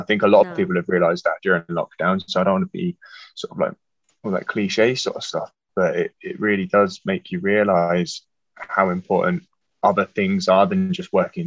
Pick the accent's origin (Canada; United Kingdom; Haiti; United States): United Kingdom; England; me being English, I've lost my freedom of movement.